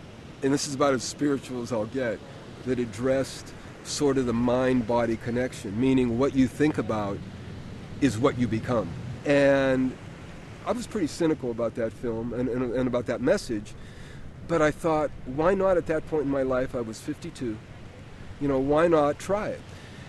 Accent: Pittsburgh, Pennsylvania, United States; I grew up in Pittsburgh, as far away from an ocean as you could imagine.

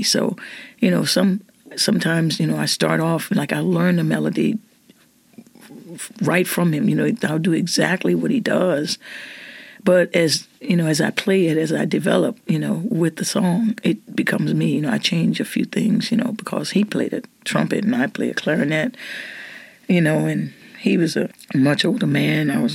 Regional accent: New Orleans, Louisiana, United States; I grew up in the Treme, and, yeah, a lot of people are familiar with that neighborhood because of the TV series, and I grew up in the house that I was christened in, actually.

